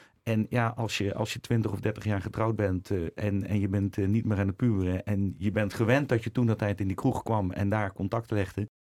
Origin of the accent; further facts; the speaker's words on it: the south, Netherlands; also born or lived in Amsterdam; Ons moeder, wij komen uit het zuiden.